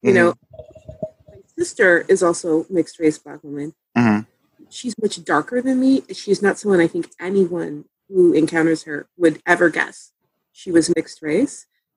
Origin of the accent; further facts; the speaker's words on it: Seattle, Washington, United States; In Seattle. I grew up in Seattle. Seattle, I believe, for most of my life has been the fifth whitest major city in the country.